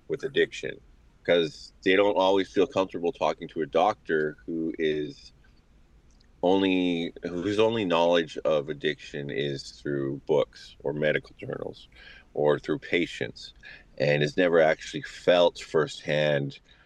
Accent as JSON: {"language": "English", "town": "Osoyoos", "region": "British Columbia", "country": "Canada", "tie": "born or raised there", "said": "I'm from the Osuyas Indian Band in South Okanagan Valley."}